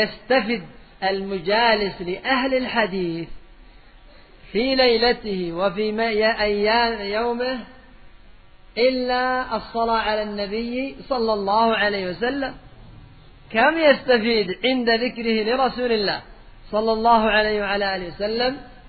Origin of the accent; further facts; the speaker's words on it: Yemen; وبعضهم القات عندنا في اليمن في أمور الدنيا